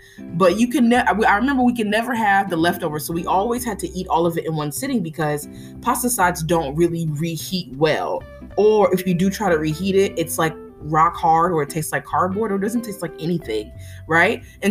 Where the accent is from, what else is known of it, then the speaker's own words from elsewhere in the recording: Houston, Texas, United States; just growing up in South Texas. Was it South Texas? Houston, Texas.